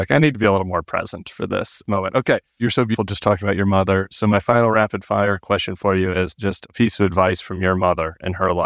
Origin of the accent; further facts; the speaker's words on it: Denver, Colorado, United States; I'm from Denver. That's where I grew up.